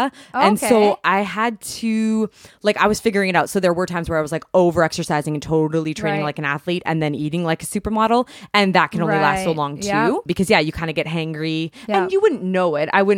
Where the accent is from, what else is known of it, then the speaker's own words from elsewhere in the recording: Salmon Arm, British Columbia, Canada; also born or lived in Thailand; And I was born and raised in Salmon Arm. And though I left and traveled, I taught in Thailand. Yeah. I moved to Thailand.